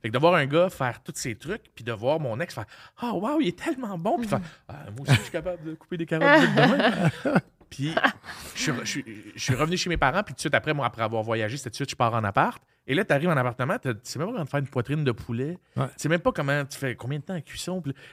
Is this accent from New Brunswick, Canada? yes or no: no; Repentigny, Quebec, Canada; je viens de Repentigny, c'est pas une place qui avait des grands restaurants.